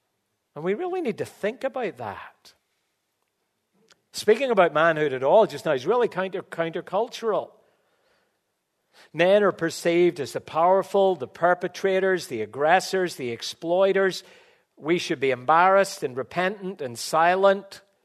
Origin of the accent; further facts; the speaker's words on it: Dublin, Leinster, Ireland; moved away as an adult; now in Australia; I'm from Ireland, lived in Dublin for 12 years before we moved to Australia in 2012.